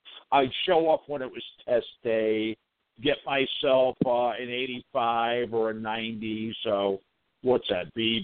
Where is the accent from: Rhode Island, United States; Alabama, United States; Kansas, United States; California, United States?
Rhode Island, United States; Smithfield; I was born and raised in Smithfield, Rhode Island. A little town in a very small state.